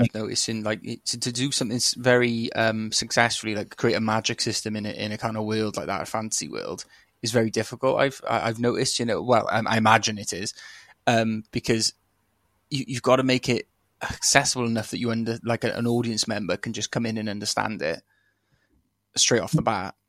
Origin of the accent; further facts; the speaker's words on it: Wales, United Kingdom; Well, honestly, like as a Welsh person, any sort of touch on Welsh language, culture, anything in a film, I love seeing that anyway.